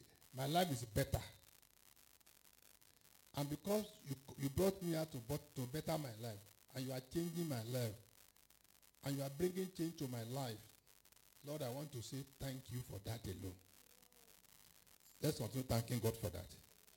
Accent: Nigeria; because I know that all of us, we came from Nigeria.

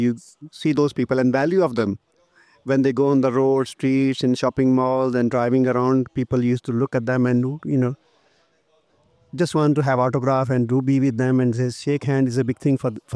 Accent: Lahore, Punjab, Pakistan; born and brought up in Lahore, where you have a cricket on the rooftops, in the streets, on the roads, everywhere.

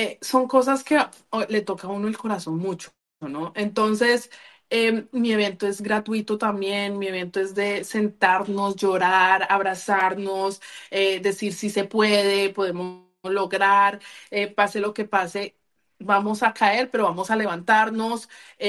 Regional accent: Colombia; mi país siempre ha sido donde yo nací, que es Colombia, y soy colombiana y voy a ser colombiana toda mi vida. Yo estoy en otros países prestados.

